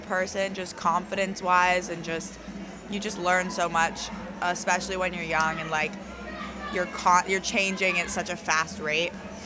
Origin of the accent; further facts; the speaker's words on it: California, United States; because I'm from California where we don't really get seasons